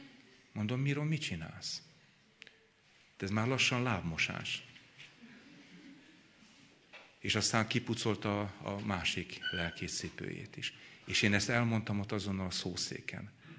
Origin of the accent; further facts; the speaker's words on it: Békéscsaba, Békés, Hungary; Békés Csabán születtem, szlovák gyülekezetben, szlovák nyelvű gyülekezetben nőttem föl